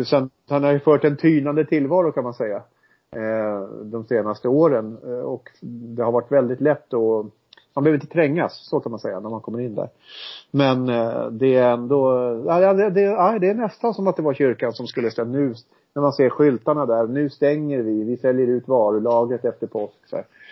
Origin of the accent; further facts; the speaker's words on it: Järfälla, Stockholm County, Sweden; i min hembygd, det vill säga Järfälla, där jag bodde i 47 år eller vad det var.